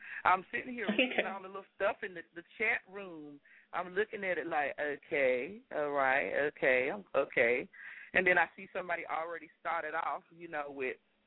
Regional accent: Florida, United States; I'm familiar with Stasha because Stasha and I are from the same place. We're both from Florida

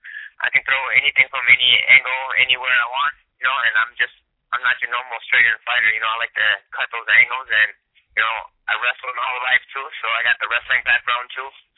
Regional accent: Wausau, Wisconsin, United States; especially down here in my hometown in Wausau, too.

